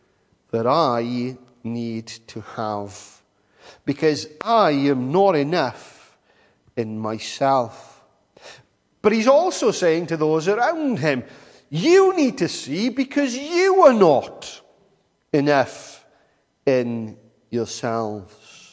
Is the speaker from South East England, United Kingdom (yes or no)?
no; Wales, United Kingdom; I mean, as Welsh people, nothing better than a bit of lamb.